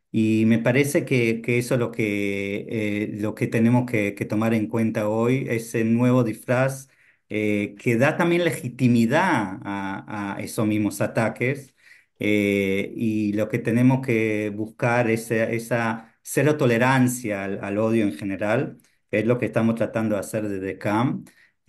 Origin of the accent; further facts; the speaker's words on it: Israel; Yo soy israelí, nacido en Israel, que hasta que empecé a hacer diferentes misiones En Latinoamérica viví y conviví en Israel. Es más, mi última residencia era en Yafo, que es una ciudad mixta, ¿no? Israelí-árabe.